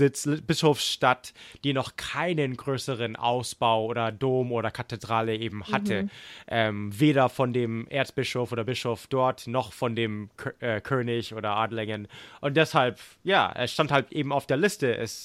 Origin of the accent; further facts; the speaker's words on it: Oregon, United States; German is a second language; Genau wie meine Heimatstadt in Oregon eigentlich. Auch so gleich groß heute.